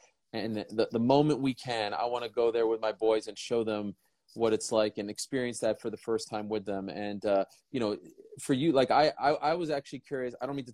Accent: Montreal, Quebec, Canada; I'm from Montreal. I'm from Canada.

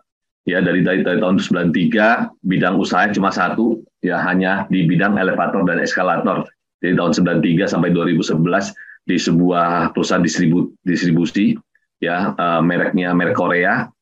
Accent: Balikpapan, East Kalimantan, Indonesia; born there; Salam Pak, saya juga dari Balikpapan, saya lahir di Balikpapan.

